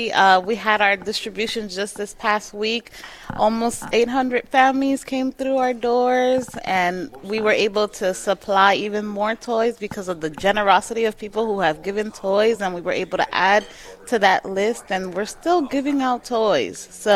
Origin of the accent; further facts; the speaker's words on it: New York, United States; I'm not from Hartford, no. I'm from New York.